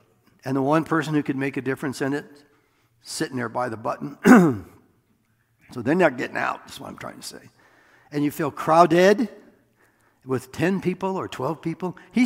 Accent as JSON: {"language": "English", "region": "Iowa", "country": "United States", "said": "But dude, I'm from Iowa, dude, 50's a crowd, you know."}